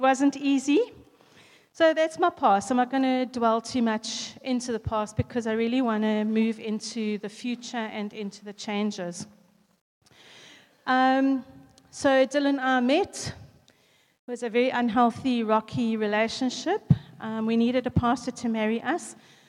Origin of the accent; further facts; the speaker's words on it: East London, Eastern Cape, South Africa; I grew up in East London. I got a job in Pick and Pay, East London, as a cashier